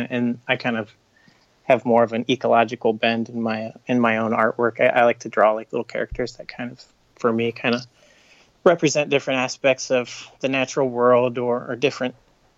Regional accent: Ohio, United States; Yeah, I'm from Ohio originally. I went to like a small liberal arts college in Ohio

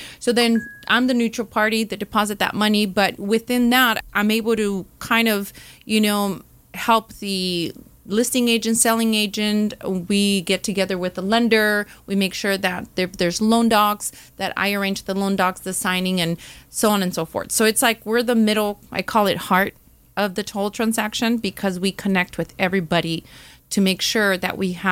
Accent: Santa Ana, California, United States; I grew up in Santa Ana and my parents never owned a home.

